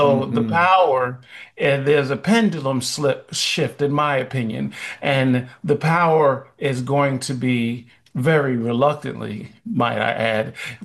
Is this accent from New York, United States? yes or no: yes; Hollis, New York, United States; But growing up in Hollis gave me a bunch of edge.